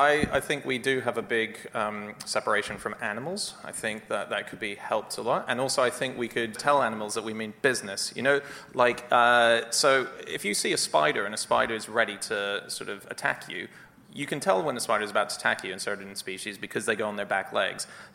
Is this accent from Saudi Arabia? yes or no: no; Australia; I'm from Australia. It's a daily occurrence for me there.